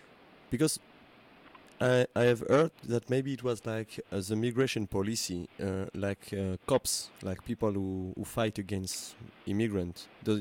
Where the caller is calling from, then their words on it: Belgium; I'm calling from Belgium.